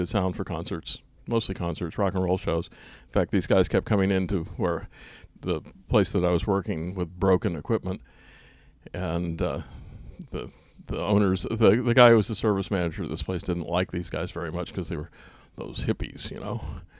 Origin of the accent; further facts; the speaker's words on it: New England, United States; I grew up in New England, and we'd come down to Texas every summer in our unair-conditioned 57 Ford or whatever, and visit all our Texas relatives.